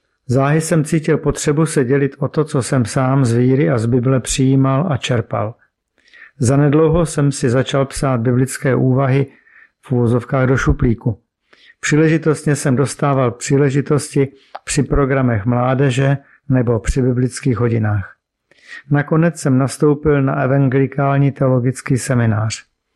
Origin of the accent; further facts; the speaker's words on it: Trhové Sviny, South Bohemian Region, Czechia; also born or lived in České Budějovice; Církev bratrská. Narodil jsem se v roce 1975 v Českých Budějovicích. Vyrůstal jsem ale v Trhových Svinech. Jako malý jsem byl pokřtěn v místním katolickém kostele